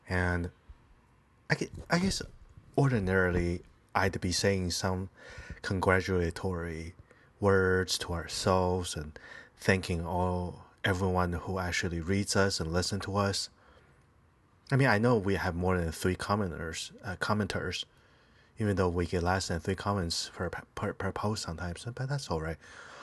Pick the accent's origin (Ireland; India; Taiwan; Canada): Taiwan; now in United States; When I grew up in Taiwan, I never listened to the songs there.